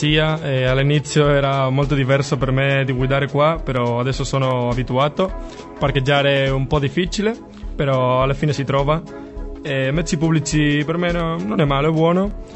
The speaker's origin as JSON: {"language": "Italian", "town": "Madrid", "region": "Community of Madrid", "country": "Spain", "second_language": "Italian", "said": "Il mare, come no, perché sono di Madrid e non abbiamo il mare."}